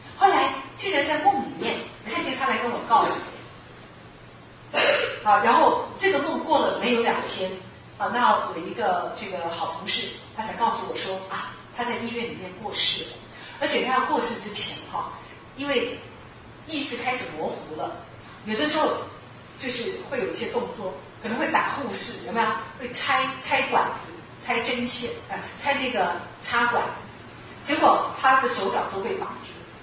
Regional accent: China; 按理说我们中国人都说要回来，有没有？

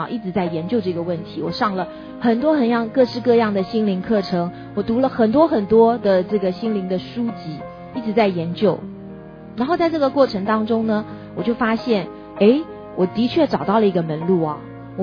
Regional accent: Taiwan; now in United States; 那比方说吧，我们从台湾来的我喜欢吃欧阿米耍，对不对？我到了美国之后就很想念欧阿米耍

